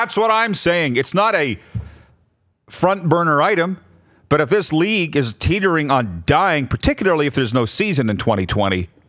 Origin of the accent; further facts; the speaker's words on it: Canada; Is it because we're Canadian and screw them?